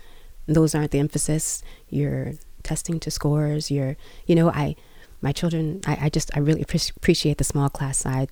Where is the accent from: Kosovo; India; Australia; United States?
United States; Washington, District of Columbia; I grew up in Washington, D.C. The monument, the museums and stuff are free.